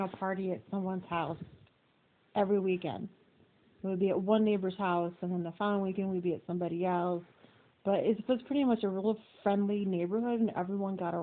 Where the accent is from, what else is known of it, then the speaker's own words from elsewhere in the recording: Round Lake, Illinois, United States; I grew up in Round Lake, Illinois. It was a pretty much small blue-collar neighborhood where everybody got along with everyone.